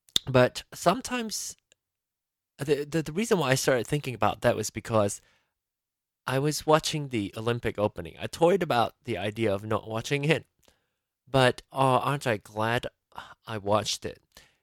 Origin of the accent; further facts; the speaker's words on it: Malaysia; I grew up in Malaysia